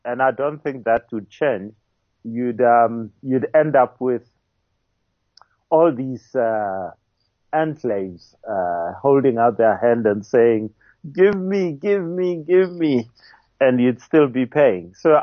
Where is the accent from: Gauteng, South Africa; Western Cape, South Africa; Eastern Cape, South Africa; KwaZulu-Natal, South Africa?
Gauteng, South Africa; Johannesburg; my parents come from Limpopo, but I was born in Joburg, I've lived in Joburg most of my life.